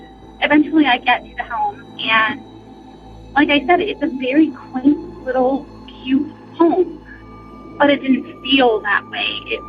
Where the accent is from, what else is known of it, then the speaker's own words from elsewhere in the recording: South Carolina, United States; I am from South Carolina.